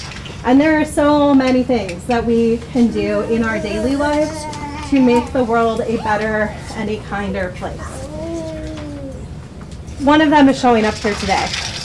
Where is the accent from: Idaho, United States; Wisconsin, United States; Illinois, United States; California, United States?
Wisconsin, United States; Janesville; And I grew up in Janesville, so certainly not as diverse a population as we maybe have here or in some other communities around the United States.